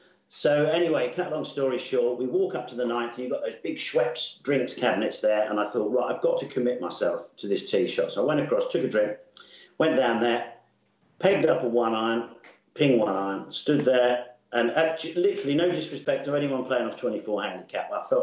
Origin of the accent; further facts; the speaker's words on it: Camberley, South East England, United Kingdom; now in Bracknell, United Kingdom; No, I grew up in Camberley. I've done a lot of traveling. And right now, the home, the domicile, is in Bracknell.